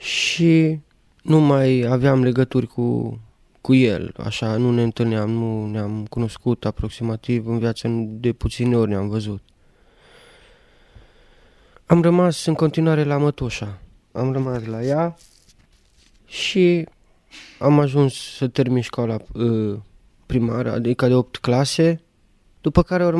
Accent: Alba Iulia, Alba County, Romania; și sunt din Alba Iulia.

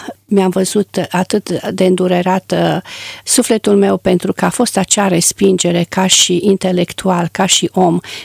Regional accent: Cluj, Cluj County, Romania; also born or lived in Fălticeni; now in Sacramento, United States; și m-am născut în Fălticeni, nu este departe de Suceava, în 20 iulie 1955 și la câteva luni după ce m-am născut, tatăl meu … a fost trimis la Biserica Baptistă din Cluj

